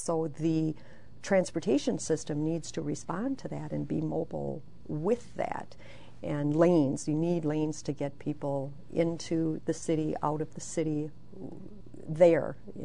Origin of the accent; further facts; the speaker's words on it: Wisconsin, United States; And I am from Southeast Wisconsin, so I harp about that a lot.